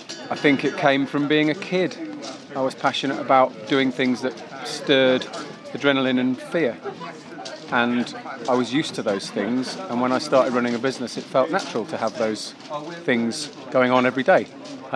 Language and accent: English; Poole, South West England, United Kingdom; I'm from Poole in Dorset.